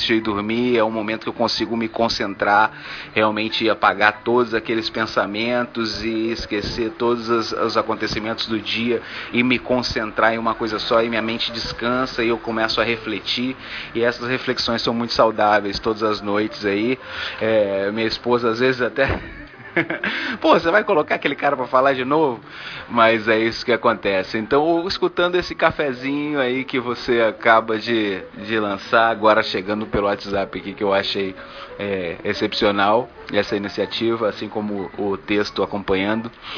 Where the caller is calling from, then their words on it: Vitória, Espírito Santo, Brazil; sou aqui de Vitória, Espírito Santo, sou preparador físico, treinador.